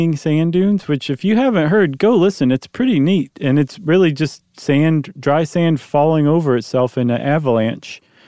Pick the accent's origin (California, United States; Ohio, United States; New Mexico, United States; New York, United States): Ohio, United States; No. I grew up in Ohio. We didn't have that.